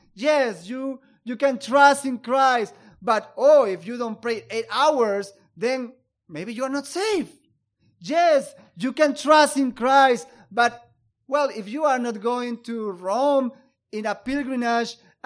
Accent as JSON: {"language": "English", "country": "Peru", "said": "I am from Peru, and in South America, as you know, most of those countries for centuries have been ruled by Roman Catholic governments."}